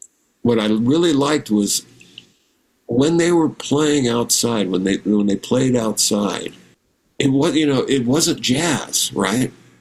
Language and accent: English; Downey, California, United States; The story on that is, in where I grew up in Downey, California, there were in sort of the surrounding area, Pico Rivera, Bellflower, Santa Fe Springs, Southgate.